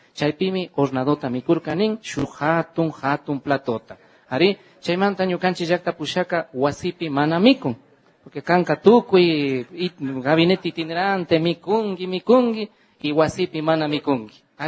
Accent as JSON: {"language": "Spanish", "town": "Peguche", "region": "Imbabura", "country": "Ecuador", "said": "Sí, yo soy de Peguche, señor presidente."}